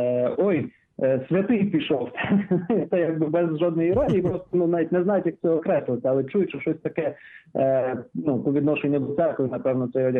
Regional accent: Kharkiv, Kharkiv Oblast, Ukraine; Я, наприклад, сам походжу з Харкова

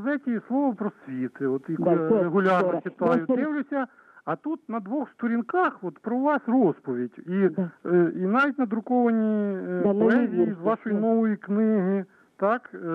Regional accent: Khmelnytskyi Oblast, Ukraine; я сам родом з Хмельницької області.

